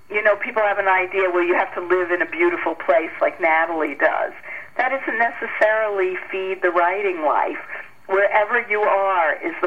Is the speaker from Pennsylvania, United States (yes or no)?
no; Long Island, New York, United States; moved away; I grew up on Long Island in New York.